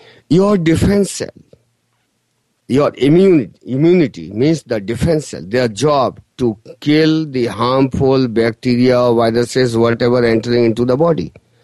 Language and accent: English; India; English is a second language; moved away as an adult; now in United States; I was born and brought up in India, but at the age of 32, when I got that guidance from the universe that you have completed your journey in this country, in India, now you have to go to US